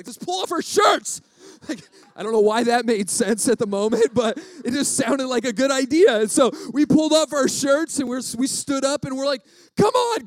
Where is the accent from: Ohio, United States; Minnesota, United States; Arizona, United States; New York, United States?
Arizona, United States; And I grew up in Arizona. College football's not that big of a deal, okay?